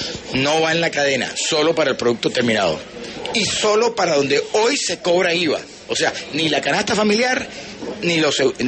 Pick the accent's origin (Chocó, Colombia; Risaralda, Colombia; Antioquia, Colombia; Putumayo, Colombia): Putumayo, Colombia; Puerto Asís; Yo vengo de Puerto Asís y hablé con campesinos allá